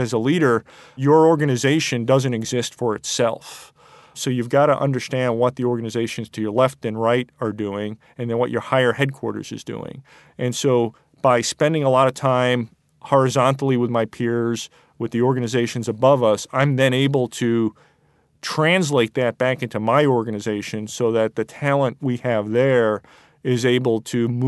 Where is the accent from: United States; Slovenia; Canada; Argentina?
United States; New York; So I'm originally from New York.